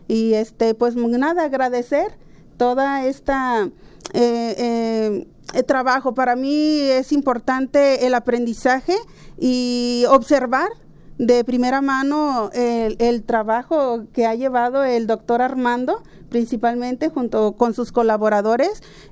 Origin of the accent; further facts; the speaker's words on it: Cocula, Jalisco, Mexico; Yo soy del municipio de Cocula, Jalisco